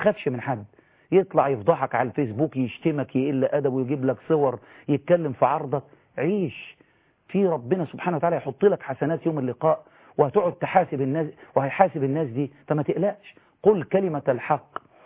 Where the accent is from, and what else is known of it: Egypt